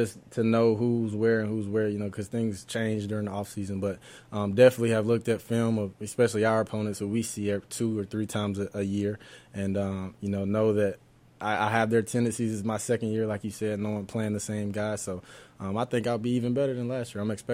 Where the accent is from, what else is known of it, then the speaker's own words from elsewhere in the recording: Atlanta, Georgia, United States; You know, growing up in Atlanta, of course, I'm a Braves fan.